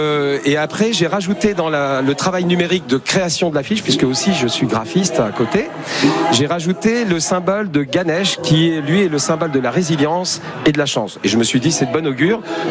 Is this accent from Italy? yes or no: yes; Italy; alors je suis italien, je parle beaucoup